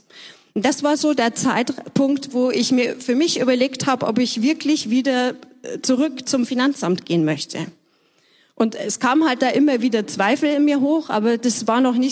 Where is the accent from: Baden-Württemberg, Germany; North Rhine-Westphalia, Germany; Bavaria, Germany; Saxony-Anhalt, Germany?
Bavaria, Germany; Ich bin dann in Bayern aufgewachsen und zur Schule gegangen